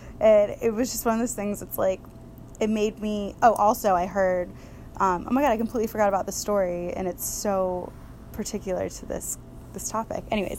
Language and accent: English; the South, United States; I'm from the South and I honestly, you know, it was like one of those like bless her heart moments.